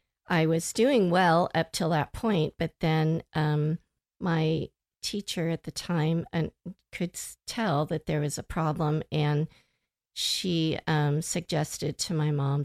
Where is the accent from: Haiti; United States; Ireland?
United States; California; born there; Well, I was born in California.